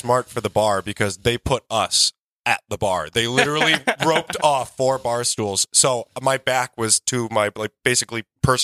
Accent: Connecticut, United States; I'm from Connecticut. I don't know.

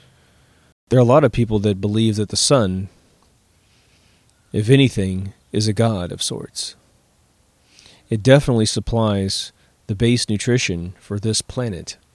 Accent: Midwest, United States; You know, I grew up in the Midwest where we were surrounded by green.

